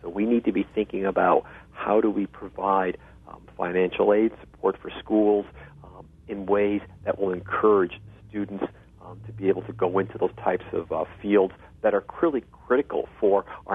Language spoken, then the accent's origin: English; Minneapolis, Minnesota, United States; after that fine bridge in my hometown, you know, Minneapolis